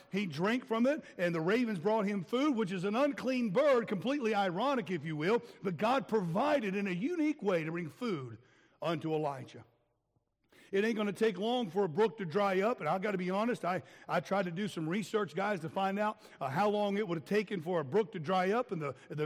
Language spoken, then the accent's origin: English; Florida, United States; We used to chase them around when I was a kid growing up in Florida